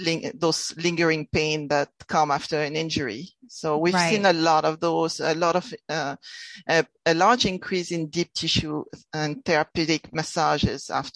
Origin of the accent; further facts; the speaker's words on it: France; English is a second language; now in United States; I'm originally from France. Being from France